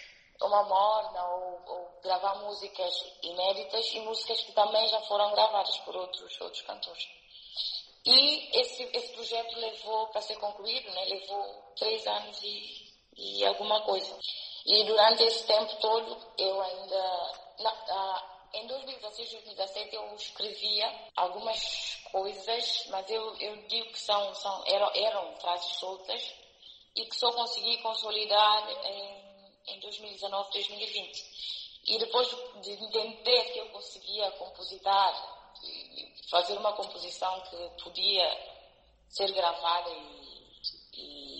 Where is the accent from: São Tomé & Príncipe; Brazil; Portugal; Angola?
São Tomé & Príncipe; São Tomé; para dizer que eu nasci em São Tomé, cresci em São Tomé, e a primeira vez que tive contato com Cabo Verde foi em 2005